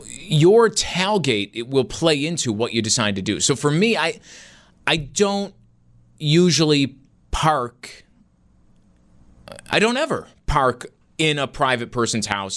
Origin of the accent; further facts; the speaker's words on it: Niagara Falls, New York, United States; I'm from Niagara Falls